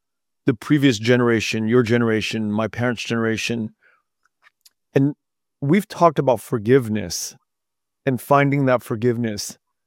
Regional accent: United States; born there; And I didn't go through that. I was born in the United States.

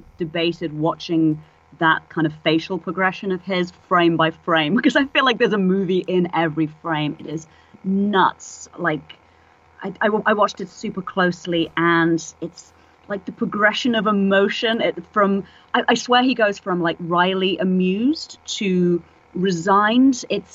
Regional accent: England, United Kingdom; moved away as an adult; now in San Francisco, United States; it took me moving to San Francisco 7 years ago. I'm English originally, obviously, as you can hear.

